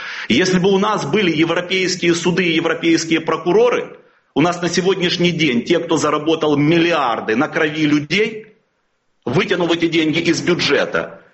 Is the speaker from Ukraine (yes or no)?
yes; Zaporizhzhia, Zaporizhzhia Oblast, Ukraine; в моем родном городе Запорожье, который находится на границе с Донецкой областью